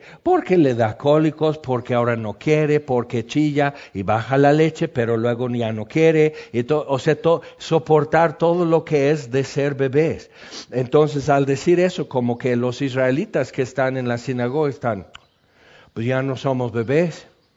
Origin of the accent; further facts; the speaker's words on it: California, United States; Hace muchos años, yo tenía como 13 años, era un marzo, me acuerdo, en California, de donde yo soy